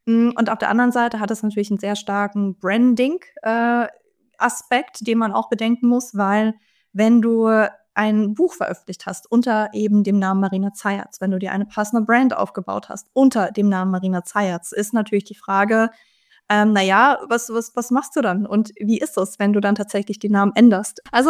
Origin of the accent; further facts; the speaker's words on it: Belarus; ich bin ja aus Belarus